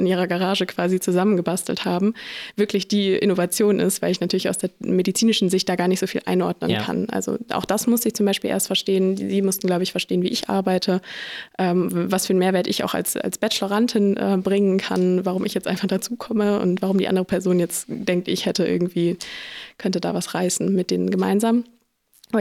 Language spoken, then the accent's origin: German; Essen, North Rhine-Westphalia, Germany; now in Berlin, Germany; in meiner Heimat Essen rumgelaufen, habe mir alle Praxen irgendwie abgeklingelt in Berlin, wo ich jetzt wohne.